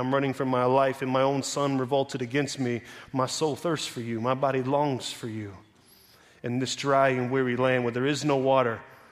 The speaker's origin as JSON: {"language": "English", "town": "Tampa", "region": "Florida", "country": "United States", "said": "So I'm from the South, from Tampa, Florida, and one of the things that preachers always do in the South"}